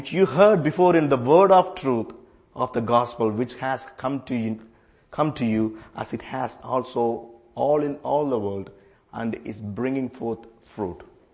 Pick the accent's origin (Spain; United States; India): India; English is a second language; moved away as an adult; I am from India. So I came to this country 2015. When I came, I was a middle class Indian man.